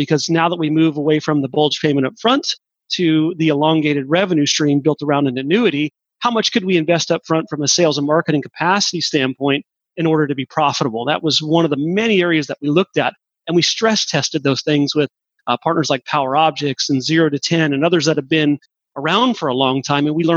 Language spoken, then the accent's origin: English; Seattle, Washington, United States; I was in that channel for an extended period of time, but for the most part, I was raised in Seattle.